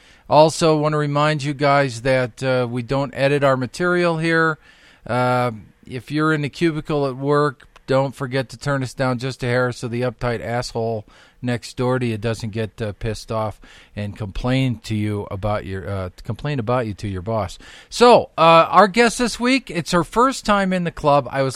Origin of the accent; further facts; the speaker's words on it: Illinois, United States; You know, I'm an Illinois boy, right? I grew up outside of Peoria.